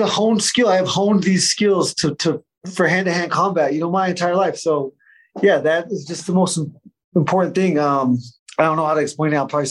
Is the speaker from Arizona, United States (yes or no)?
yes; Arizona, United States; I'm from Arizona, so all my friends and family were there.